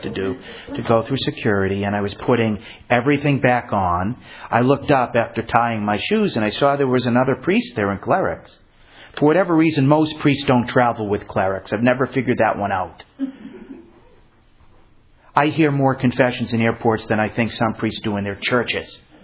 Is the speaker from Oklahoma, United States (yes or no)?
no; Fall River, Massachusetts, United States; from Fall River.